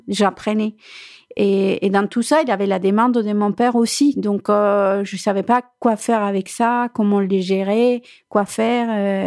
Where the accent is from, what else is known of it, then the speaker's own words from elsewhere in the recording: Chile; mon père qui est tombé malade et qui était au Chili, mon pays d'origine